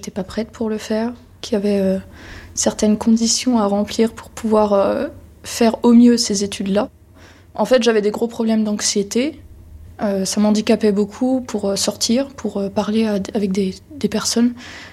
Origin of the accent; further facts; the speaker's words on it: Semur-en-Auxois, Bourgogne-Franche-Comté, France; born there; j'ai 22 ans. Je suis née à Semur-en-Auxois, dans la Côte d'Or.